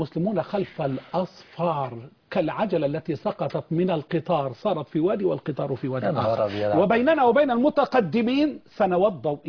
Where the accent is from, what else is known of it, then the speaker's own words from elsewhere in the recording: Egypt; عندنا في مصر